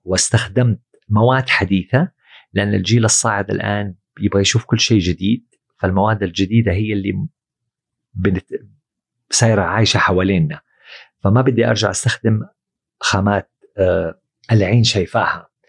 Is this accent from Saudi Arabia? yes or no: yes; Riyadh Province, Saudi Arabia; مستلهمة من المنطقة الوسطى اللي اللي عندنا بالسعودية اللي هي نجد